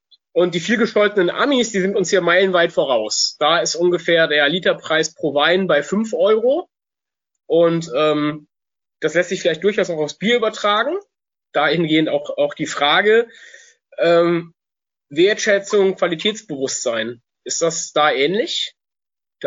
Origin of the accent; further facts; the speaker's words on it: Cologne, North Rhine-Westphalia, Germany; ich in meiner Kindheit und Jugend in Köln, Belgien liegt sehr, sehr nah.